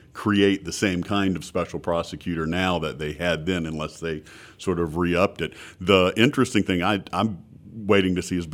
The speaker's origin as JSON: {"language": "English", "region": "North Carolina", "country": "United States", "tie": "born or raised there", "said": "and of course I grew up in North Carolina"}